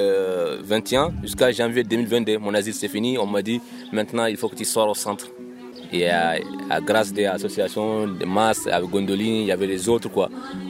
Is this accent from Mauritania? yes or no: yes; Mauritania; now in France; Je viens de Mauritanie.